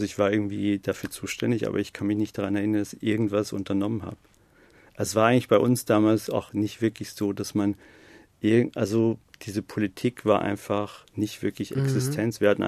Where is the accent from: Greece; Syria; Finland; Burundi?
Greece; now in Germany; Ich bin eigentlich Grieche, also ich habe auch, einen griechischen Pass. Obwohl ich auch einen deutschen haben könnte.